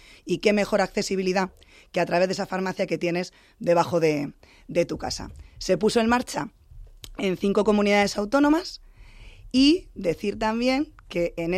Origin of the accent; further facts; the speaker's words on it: Castile and León, Spain; déjame nombrar una de Castilla y León, de mi tierra